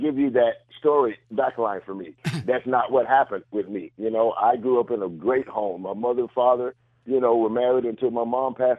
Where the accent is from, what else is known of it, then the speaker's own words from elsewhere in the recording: Memphis, Tennessee, United States; I come from Memphis out of a very religious home.